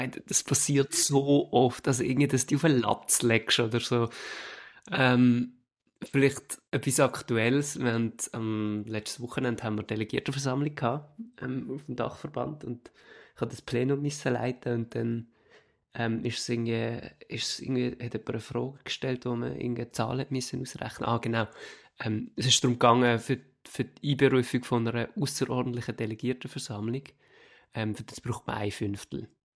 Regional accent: Riehen, Basel-Stadt, Switzerland; Ich bin in Riechen aufgewachsen. Mehrheit von der Zeit.

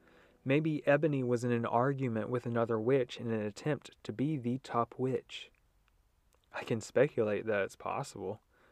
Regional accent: Georgia, United States; I'm from Georgia, in a land called the United States of the World Earth, so I apologize in advance if this analogy doesn't make sense.

